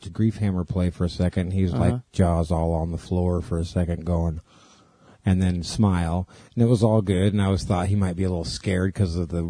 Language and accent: English; Brownsville, Oregon, United States; In my hometown and where I live currently, in Brownsville